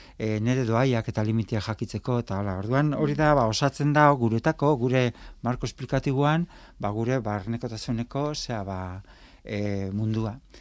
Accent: Antzuola, Basque Country, Spain; Antzuolan jaio, Antzuolan bizi

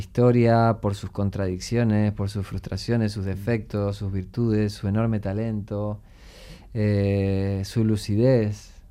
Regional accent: Argentina; músico que es para mí el Maradona del rock argentino. Fue parte de uno de los grupos fundacionales del rock en mi país

